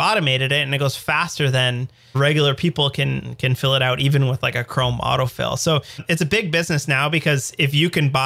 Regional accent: Canada; why would you need to buy US postage as a Canadian, right?

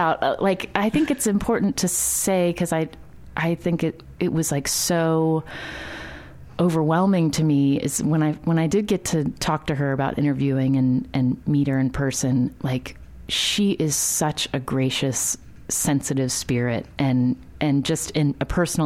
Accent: West Virginia, United States; I think about, like, Reading Working when I was, like, you know, growing up in West Virginia

